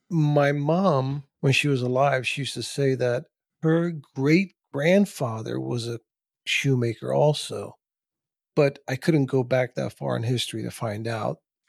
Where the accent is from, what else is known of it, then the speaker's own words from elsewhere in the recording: Bourj Hammoud, Mount Lebanon, Lebanon; That's where I was born and raised. I was born in Lebanon. My dad had a shop. He used to make shoes. I used to, you know, go watch him. And I remember that in Beirut, Burj Hamoud is the name of the town.